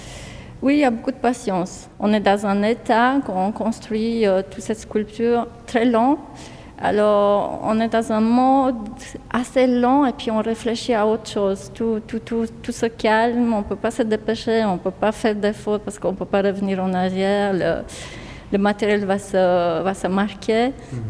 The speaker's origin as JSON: {"language": "French", "country": "Romania", "said": "Justement, le fait que je viens de Roumanie, là, on n'avait pas la possibilité de trouver des matériaux."}